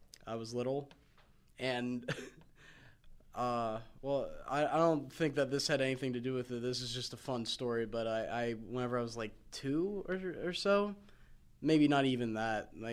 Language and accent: English; Wilmerding, Pennsylvania, United States; I'm from Wilmerding. It's right next to Monroeville.